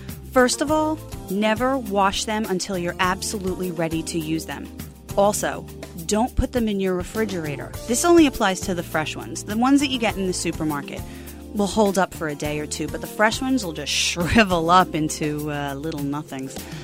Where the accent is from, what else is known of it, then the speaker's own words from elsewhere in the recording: Long Island, New York, United States; I'm from Long Island. We have them at every exit off the LIE in the summertime.